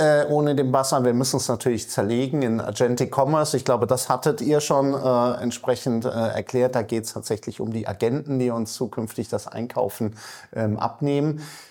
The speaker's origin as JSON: {"language": "German", "town": "Karlsruhe", "region": "Baden-Württemberg", "country": "Germany", "lives_now": "Cologne, Germany", "said": "Ich bin ja selber auch nur Immi, wie der Kölner sagt. Bin aus Karlsruhe hier vor vielen, vielen Jahren hergezogen"}